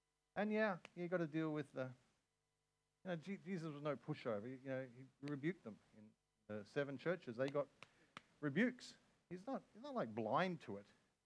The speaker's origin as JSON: {"language": "English", "country": "Australia", "said": "me, as an Australian, sitting here in the ends of the earth"}